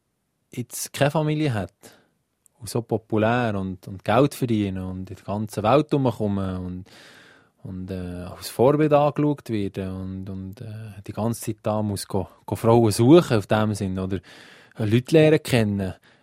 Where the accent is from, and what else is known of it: Switzerland